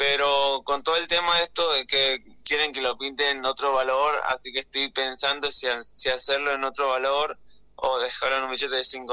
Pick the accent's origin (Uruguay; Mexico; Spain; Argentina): Argentina; Jujuy; estoy jujeño